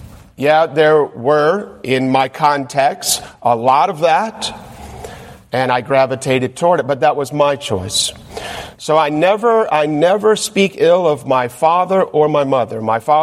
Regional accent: California, United States; also born or lived in Michigan; We were living in California because we're from Michigan. But when my daddy joined the Army in the mid-70s, we got located to California, and that's where I grew up.

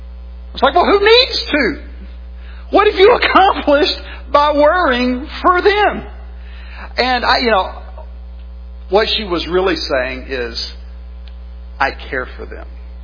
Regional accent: Mississippi, United States; You know, growing up in South Mississippi, if you said something just dumb or stupid, you'd very likely get a sarcastic comment back.

